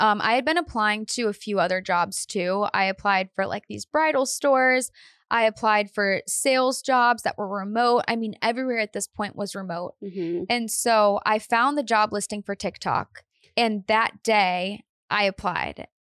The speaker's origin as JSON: {"language": "English", "town": "Painesville", "region": "Ohio", "country": "United States", "said": "Yeah, I'm from Painesville, Ohio."}